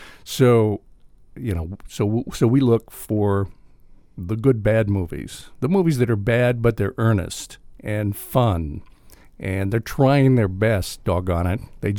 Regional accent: Texas, United States; I grew up in South Texas, and we had a Spanish language television channel in San Antonio.

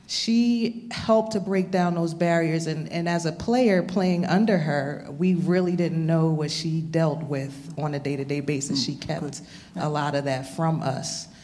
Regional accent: New Jersey, United States; Like I said, I came from the East Coast. I'm from New Jersey.

